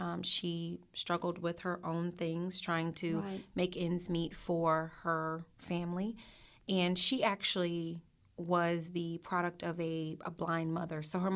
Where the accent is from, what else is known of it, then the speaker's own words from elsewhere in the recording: Memphis, Tennessee, United States; Yep, originally from Memphis, where the barbecue is great.